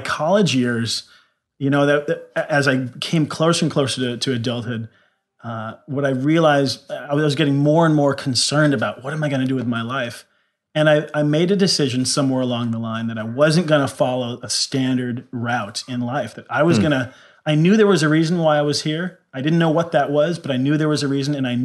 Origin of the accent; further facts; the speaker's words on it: Indiana, United States; now in Sandpoint, United States; I grew up in the 80s in conservative Midwest Indiana.